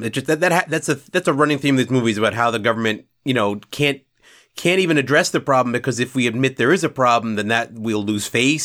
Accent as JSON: {"language": "English", "region": "New York", "country": "United States", "said": "I am from New York"}